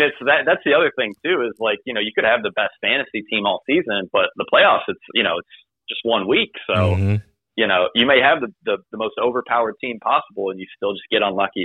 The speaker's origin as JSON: {"language": "English", "town": "Chicago", "region": "Illinois", "country": "United States", "said": "growing up watching, like, him, I'm from the Chicago area, so watched a lot of him and, like, Urlacher on that defense."}